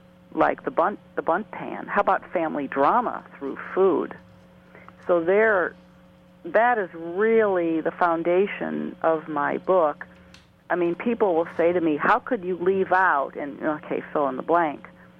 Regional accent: Illinois, United States; And I grew up in Illinois.

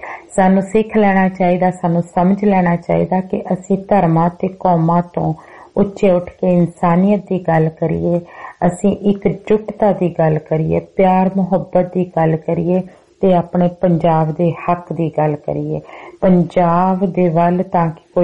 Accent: Punjab, India; ਅਸੀਂ ਪੰਜਾਬ ਦੇ ਵਾਸੀ, ਪੰਜਾਬ ਦੇ ਵਿੱਚ ਵਸਣ ਵਾਲੇ, ਅਸੀਂ ਸਭ ਇੱਕ ਹੀ ਹਾਂ।

